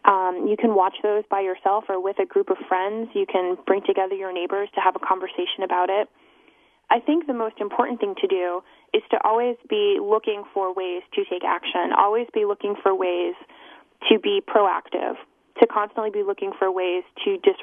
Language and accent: English; Boston, Massachusetts, United States; And Darren, I'm also from the Boston area as well, so it's great to talk to a fellow East Coaster.